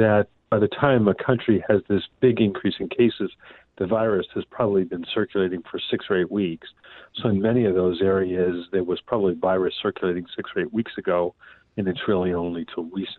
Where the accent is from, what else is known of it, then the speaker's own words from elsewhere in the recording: New York City, New York, United States; also born or lived in Boston / Washington, D.C.; So I grew up in New York City, did my medical training in Boston, and then when I was in the Navy, I was in D.C.